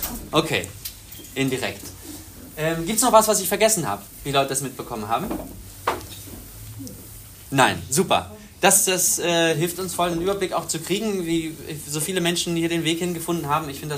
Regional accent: Greifswald, Mecklenburg-Vorpommern, Germany; Genau, ich komme aus Greifswald in Mecklenburg-Vorpommern

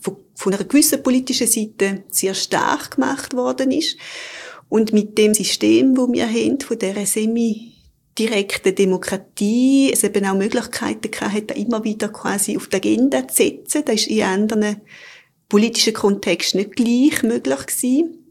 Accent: Eastern Switzerland, Switzerland; born or raised there

